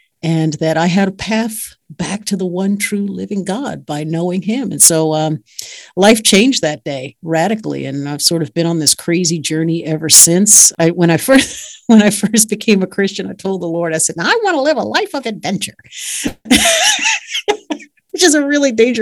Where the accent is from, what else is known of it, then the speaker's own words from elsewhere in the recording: Baltimore, Maryland, United States; I grew up in Baltimore, Maryland. I was the church organist for years. I grew up in church, actually, and I did not know Jesus the whole time.